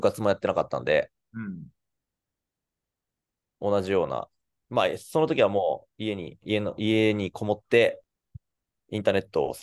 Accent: Nagoya, Aichi, Japan; moved away as an adult; そうですね。地元は名古屋です。

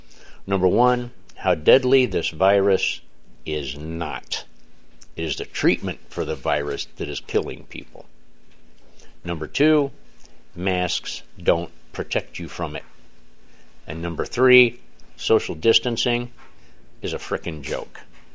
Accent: United States; I am an American, a patriot, and an activist.

